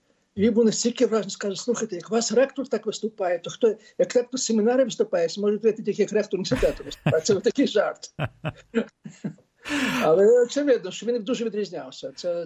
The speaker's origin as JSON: {"language": "Ukrainian", "region": "Lviv Oblast", "country": "Ukraine", "tie": "born there", "said": "Стрийщина, я народився в селі, яке 9 кілометрів від Стрия, але це село, яке між Моршином і Стриєм."}